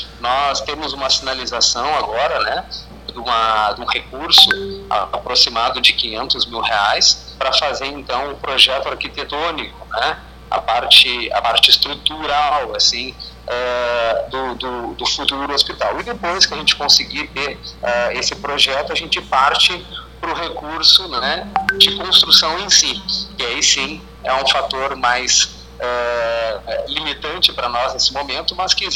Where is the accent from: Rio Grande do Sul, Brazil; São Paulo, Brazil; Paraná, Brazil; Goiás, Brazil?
Rio Grande do Sul, Brazil; Uruguaiana; Eu, curiosamente, sou de Uruguaiana, né, e também estou lotado, né, no campus Uruguaiana como professor. Agora, então, estou indo morar em Bagé